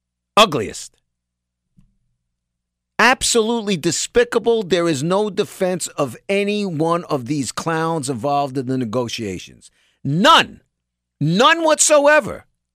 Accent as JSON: {"language": "English", "region": "New York", "country": "United States", "tie": "born or raised there", "said": "People my age, most of them, you know, growing up in New York, chances."}